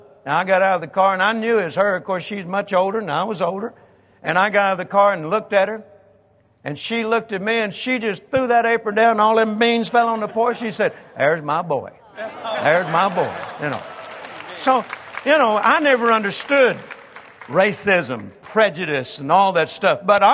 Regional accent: Mississippi, United States; See, I grew up in the 50s, and I was born in Mississippi, one of the most racist states in the nation. When I was born, 1946, and growing up there in the early the 40s and early 50s

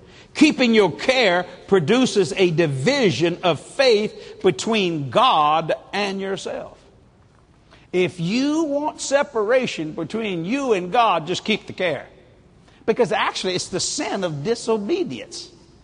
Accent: New Orleans, Louisiana, United States; Now, you see me, I was born and raised in New Orleans.

